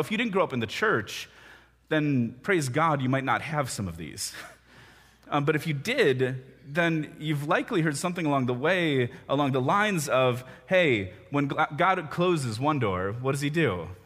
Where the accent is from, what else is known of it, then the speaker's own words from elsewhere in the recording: Chicago, Illinois, United States; also born or lived in Indianapolis, United States; We both grew up, Alyssa and I grew up in Chicago. We were in Indy for 5 years